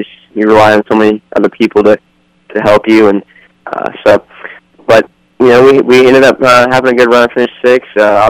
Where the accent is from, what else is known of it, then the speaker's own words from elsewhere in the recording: Westmore, Iowa, United States; I'm originally from Westmore, Iowa